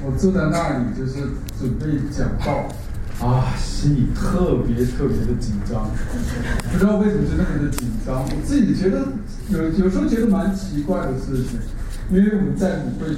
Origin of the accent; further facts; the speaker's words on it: Northeast China, China; accent: Northeastern Mandarin; 用我们东北话说